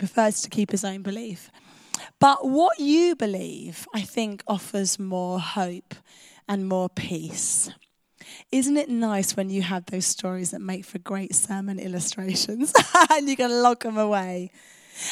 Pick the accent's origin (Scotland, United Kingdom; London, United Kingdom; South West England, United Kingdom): London, United Kingdom; now in England; I am a southerner, I'm a Londoner, I've been in the north for 3 months.